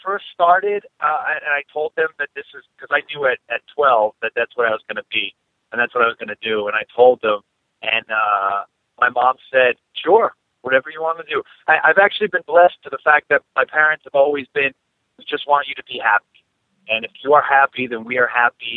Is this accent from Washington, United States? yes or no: no; Carver, Massachusetts, United States; I'm driving from Seekonk back to home base, which is in Carver, Mass.